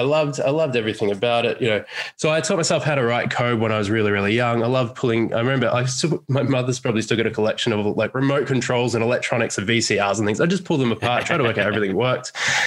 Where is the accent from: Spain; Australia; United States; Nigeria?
Australia; being an Aussie and growing up in Australia, we never had a space agency or anything like that.